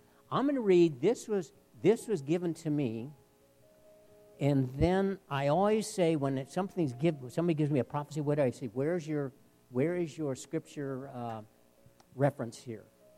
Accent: Midwest, United States; I'm thinking to myself, are you kidding me? I'm from the Midwest.

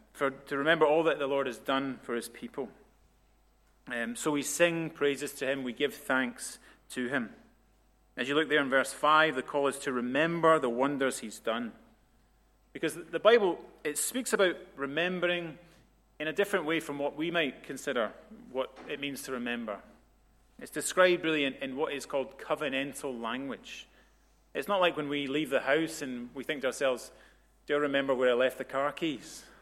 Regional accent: Scotland, United Kingdom; I'm Scottish

